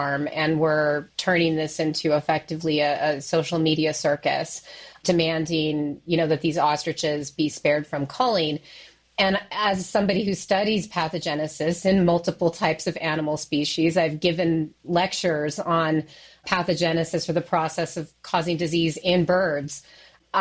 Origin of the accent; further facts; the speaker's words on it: United States; And as you pointed out, I am American. I've been very interested in what's happening in my home country with regard to public health.